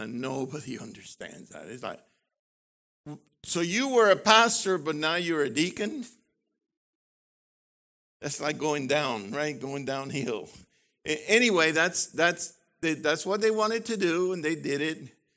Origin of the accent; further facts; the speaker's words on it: Puerto Rico; first language Spanish; English is a second language; Everybody spoke Spanish, but we were all being taught English. That changed like 10 years later after I graduated. Then Puerto Ricans now had been taught English since they first started school.